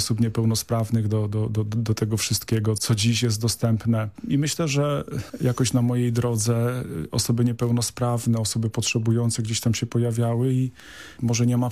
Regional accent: Chmielnik, Świętokrzyskie Voivodeship, Poland; Tak, to moje rodzinne miasteczko. Tam się wychowałem, tam spędziłem dzieciństwo.

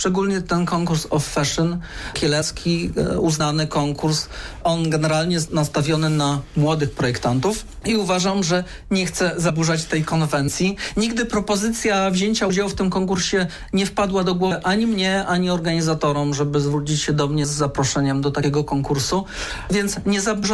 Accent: Kielce, Świętokrzyskie Voivodeship, Poland; cieszy mnie to, że jestem Kielczaninem

